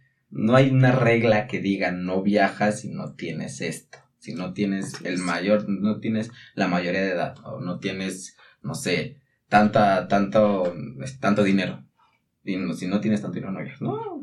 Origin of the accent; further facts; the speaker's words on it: Mexico; son muchísimas personas que ponen el nombre de soy mexicano y hago las cosas bien